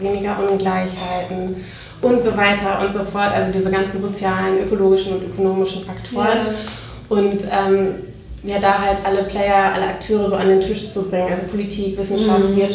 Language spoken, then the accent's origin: German; Oldenburg, Lower Saxony, Germany; also born or lived in Netherlands / Spain; now in Hamburg, Germany